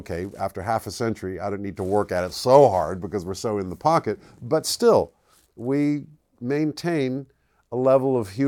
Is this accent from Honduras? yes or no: no; England, United Kingdom; Well, I grew up in England, mostly.